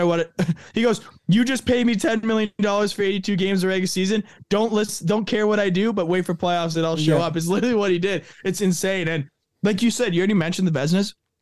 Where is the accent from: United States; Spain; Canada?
Canada; Thunder Bay, Ontario; Like, they're the guys that when you were playing hockey growing up in Thunder Bay, Ontario, they were dominating in the NHL.